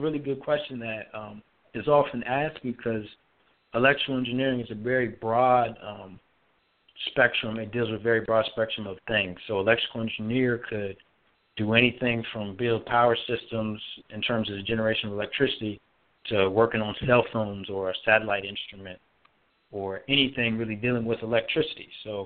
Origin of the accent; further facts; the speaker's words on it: Waldorf, Maryland, United States; I grew up in Waldorf, Maryland. For those that don't know, that's about 45 minutes south of Washington, D.C.